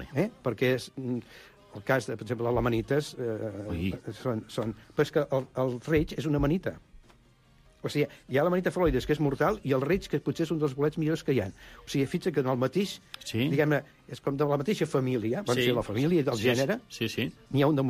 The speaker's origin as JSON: {"language": "Catalan", "town": "Girona", "region": "Catalonia", "country": "Spain", "said": "Jo que sóc de Girona"}